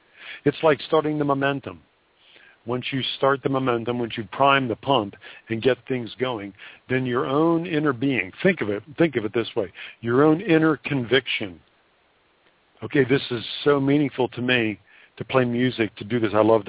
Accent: Delaware, United States; growing up in Delaware, where I played music

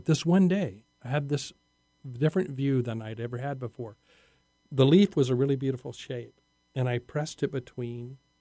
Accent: Texas, United States; now in Northwest, United States; I was raised in the Texas Panhandle where there's not much rain.

